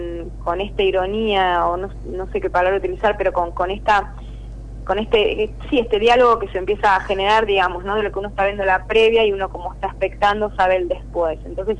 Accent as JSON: {"language": "Spanish", "country": "Argentina", "said": "sino que me compromete a mí como argentina, con lo cual, digamos, hay un plus en ese sentido muy muy intenso"}